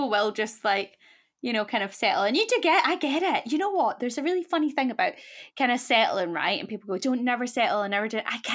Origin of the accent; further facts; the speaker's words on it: Scotland, United Kingdom; now in London, United Kingdom; I'm Scottish, he's Welsh, we live in London.